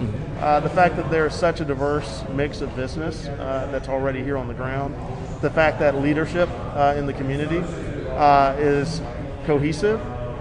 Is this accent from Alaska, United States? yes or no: no; Savannah, Georgia, United States; now in Decatur, United States; Yeah, so I'm from Savannah.